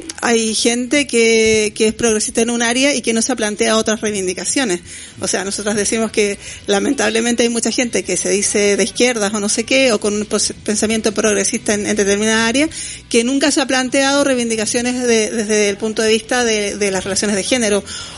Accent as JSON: {"language": "Spanish", "country": "Chile", "said": "Yo soy chilena y en Chile el modelo horroroso que tenemos de neoliberal"}